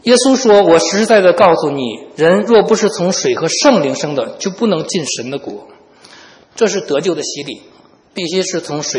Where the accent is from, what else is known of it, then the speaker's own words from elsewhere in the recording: China; 我们中国人呢，尤其是年纪大一点的人，我们都理解，都很忌讳说这个死这个字